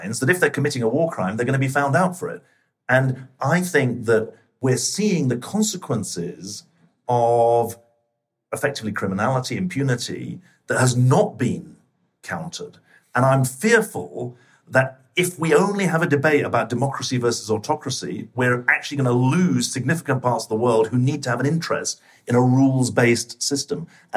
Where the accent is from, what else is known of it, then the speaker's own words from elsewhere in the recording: United Kingdom; as a British citizen, albeit one who's living abroad at the moment.